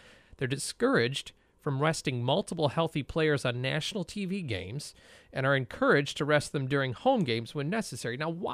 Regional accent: Chicago, Illinois, United States; Of course, when I was growing up in Chicago, I got to see a Bulls game one time in the years that Jordan was there.

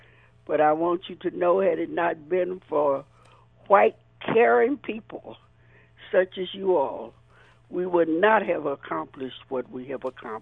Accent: the South, United States; I am an African-American born and raised in the South under Plessy versus Ferguson

